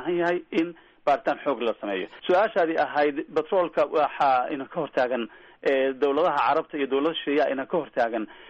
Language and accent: Somali; Galkayo, Mudug, Somalia; born there